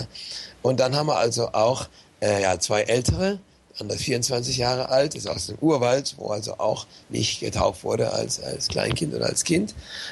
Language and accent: German; Germany; moved away; ich bin ja aus Deutschland, stamme aus Deutschland, Diözese Mainz